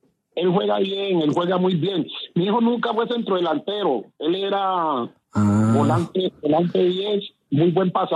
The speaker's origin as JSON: {"language": "Spanish", "town": "Quito", "region": "Pichincha", "country": "Ecuador", "tie": "born or raised there", "said": "yo nací en Quito. Entonces yo en Quito me iba a jugar descalzo y me iba para un barrio, después me iba para el otro barrio"}